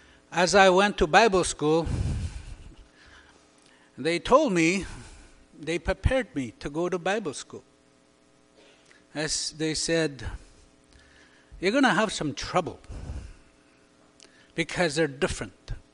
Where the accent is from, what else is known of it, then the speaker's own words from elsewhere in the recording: Garden Hill, Manitoba, Canada; I was brought up in the Garden Hill, Manitoba, which is an isolated reserve in Manitoba. And that's where I grew up in the church, and my native elders, they taught me.